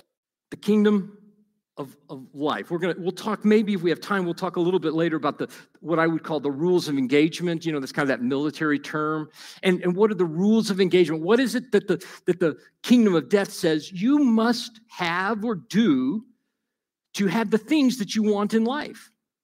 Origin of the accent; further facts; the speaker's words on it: Alabama, United States; I grew up in Alabama. My parents divorced when I was three.